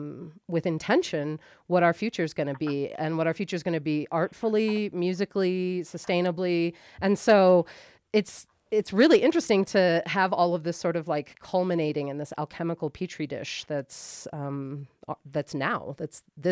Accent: San Francisco, California, United States; I'm a raver from San Francisco from the late 80s, early 90s

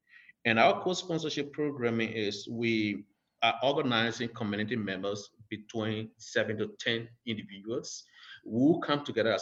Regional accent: Liberia; moved away; So I was born in Liberia. Liberia is a small West African country, western part of Africa, about a population of 6 million people.

